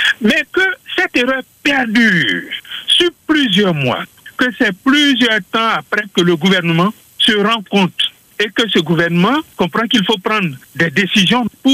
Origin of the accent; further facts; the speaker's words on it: Côte d’Ivoire; Mais nous sommes des humains, nous sommes des Ivoiriens.